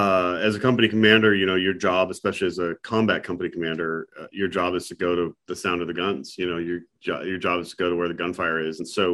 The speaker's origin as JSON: {"language": "English", "region": "North Dakota", "country": "United States", "tie": "born or raised there", "said": "I grew up in North Dakota, of all places. That's a small state. It's a large state with a small number of people."}